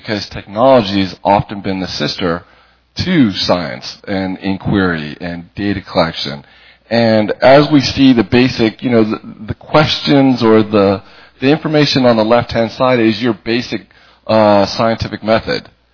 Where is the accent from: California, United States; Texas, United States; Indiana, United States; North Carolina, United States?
California, United States; Los Angeles; And born and bred in Los Angeles, so native to the area